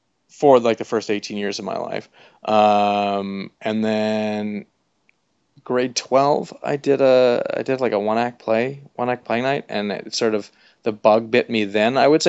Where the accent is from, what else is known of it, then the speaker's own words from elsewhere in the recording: Kingston, Ontario, Canada; Yeah. Yeah. First 18 years of my life.